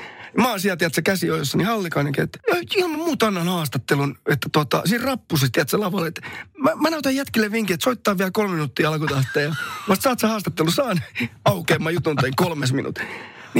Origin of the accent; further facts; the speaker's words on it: Somero, Southwest Finland, Finland; mä pyöritin kotikylässäni, missä vieläkin asun, niin Somerolla